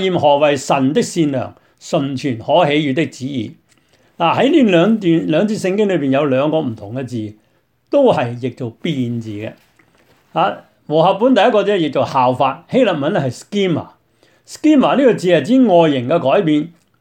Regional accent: China; 我们中国人说识时务者就为俊杰嘛

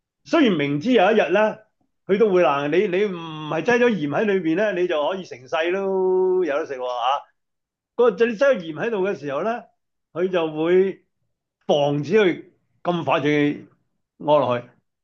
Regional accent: China; 所以我哋中國人咧就有鹹魚啊、鹹菜啊、啊鹹豬肉啊

